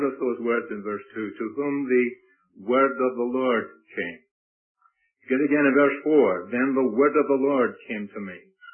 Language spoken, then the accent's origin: English; Scotland, United Kingdom; let me tell you that I'm from Scotland